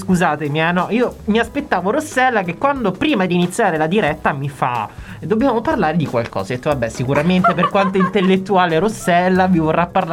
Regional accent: Rome, Lazio, Italy; mo lo dico proprio da romano

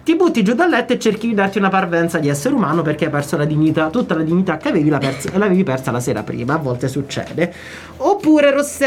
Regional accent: Southern Italy, Italy; anch'io sono terrone

